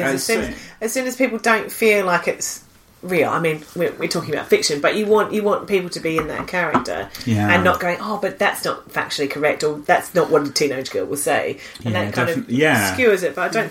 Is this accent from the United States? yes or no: no; Australia; And as an Australian, I'm not going to get sick of me going, oh, this is so quaint.